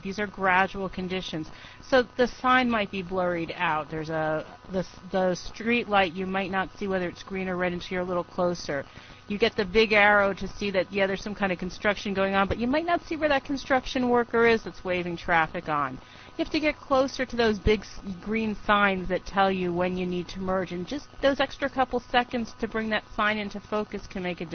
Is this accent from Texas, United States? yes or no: no; New Jersey, United States; born there; I was born in New Jersey, so if we have any affiliates from the Monmouth County, New Jersey area